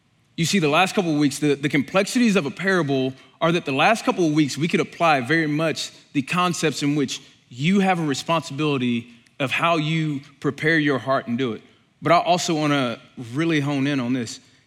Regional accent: Louisiana, United States; now in Oklahoma, United States; All right, so I grew up in Louisiana, and one of my biggest adjustments was when I moved here to Oklahoma and dealing with the food.

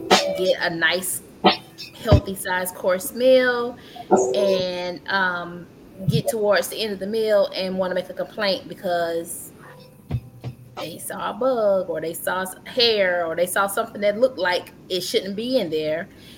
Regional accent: South Carolina, United States; Again, I am from South Carolina. Okay. I don't speak Spanish

